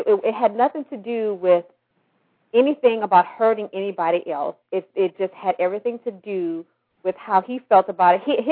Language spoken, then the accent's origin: English; Louisiana, United States; I had to write a paper on, because I'm from Louisiana